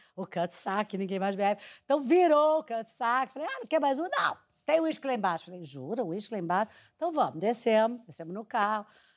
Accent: Mexico; moved away; also born or lived in New York / Rio de Janeiro; eu vim morar no Rio, que eu nasci em Nova York, fui criada no México, e aí vim morar no Rio, com mamãe, do lado do prédio onde

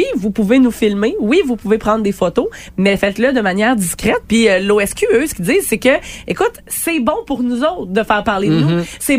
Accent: Quebec, Canada; le débat, il est rendu chez nous, au Québec.

